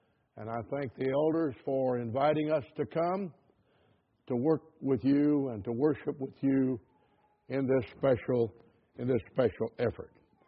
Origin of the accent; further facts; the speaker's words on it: Rosenberg, Texas, United States; born there; I was born in Rosenberg, Texas